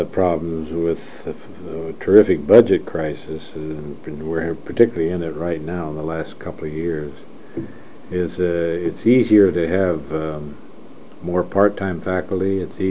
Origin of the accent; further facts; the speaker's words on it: California, United States; in that case I was from California